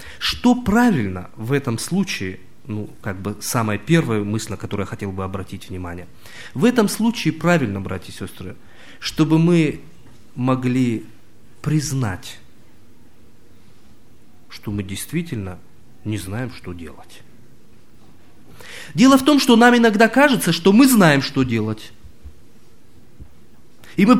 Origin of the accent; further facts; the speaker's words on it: Beslan, North Ossetia–Alania, Russia; Я из Северной Осетии, из города Беслана.